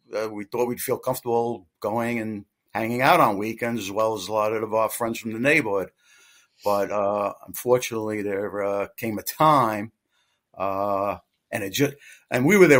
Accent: Queens, New York, United States; also born or lived in Brooklyn; I grew up, I was born in Brooklyn. I grew up raised in Queens.

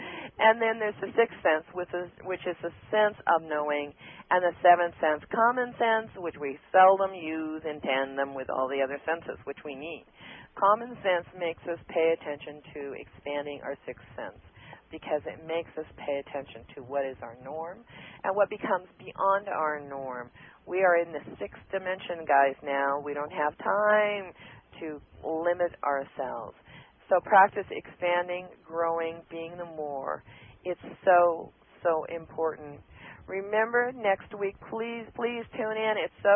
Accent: Washington, United States; born there; because he was born in the South and I was born in Washington.

